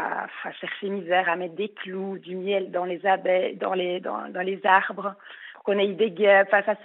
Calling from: Wallonia, Belgium; Alors moi je viens de Belgique.

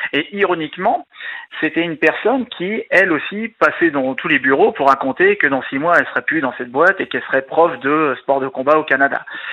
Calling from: Île-de-France, France; Alors j'ai 37 ans et je suis des Yvelines, plus particulièrement d'à côté de Versailles.

